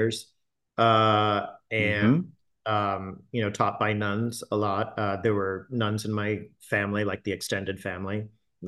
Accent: Pawtucket, Rhode Island, United States; born there; I was born in Pawtucket, Rhode Island, which is actually where I live currently. And never thought I would move back to my actual hometown.

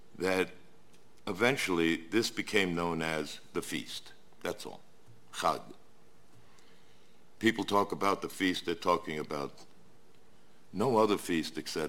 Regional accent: Brooklyn, New York, United States; growing up in Brooklyn and going to two different schools, public school during the day and then in the evening, the cheder.

